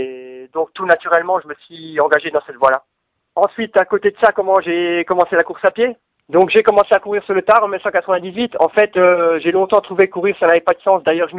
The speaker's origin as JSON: {"language": "French", "region": "Grand Est", "country": "France", "said": "j'ai commencé avec les championnats départementaux de cross chez moi en Alsace en janvier 1998."}